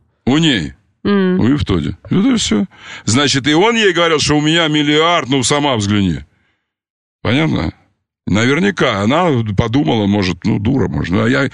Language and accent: Russian; Crimea, Ukraine; born there; Я уже родился в Крыму, понятно?